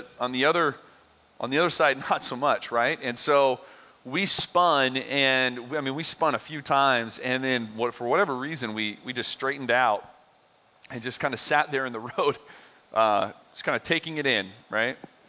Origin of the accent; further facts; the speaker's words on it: Oregon, United States; I grew up in Southern Oregon. Some of you know this.